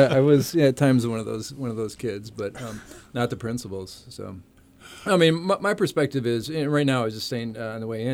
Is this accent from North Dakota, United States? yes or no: no; Michigan, United States; I grew up in Michigan, and kids there would recognize them